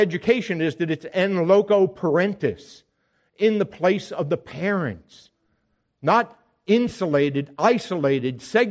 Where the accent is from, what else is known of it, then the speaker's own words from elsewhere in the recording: New York, United States; My home state, New York, I'm not so sure about New Jersey, but in New York, is one of the most pro-abortion law states in the country.